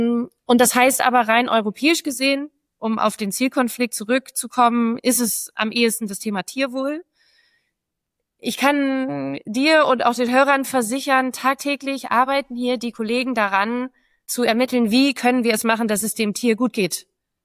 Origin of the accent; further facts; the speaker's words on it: Vechta, North Rhine-Westphalia, Germany; Also ich selber bin Fechteraner Kind, also ich komme aus Fechter.